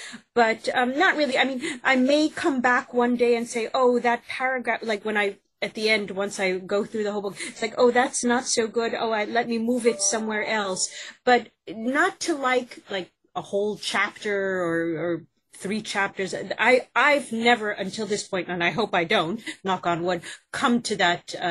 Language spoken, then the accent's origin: English; United States; I mean, and I'm American, as you can see, but my characters are British.